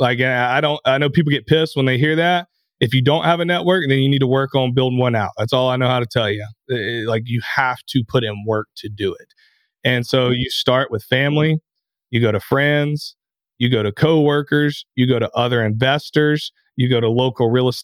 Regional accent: Anderson, United States; in my hometown of Anderson, which is about 20 minutes away, 25 minutes away from the first one I bought

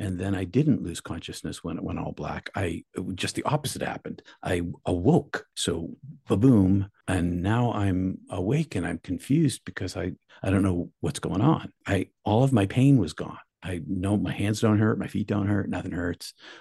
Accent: Massachusetts, United States; because we were in Canada and we're from the United States. It's going to be in the Massachusetts newspapers and it's going to be terrible for my parents.

